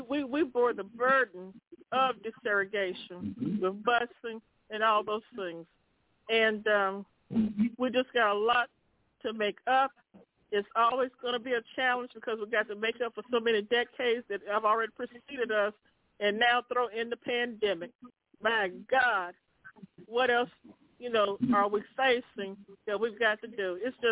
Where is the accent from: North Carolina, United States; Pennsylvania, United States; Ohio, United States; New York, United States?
North Carolina, United States; when I grew up in North Carolina from where I'm from, the mailman, factory worker, the teacher, the minister, all of us lived in the same neighborhoods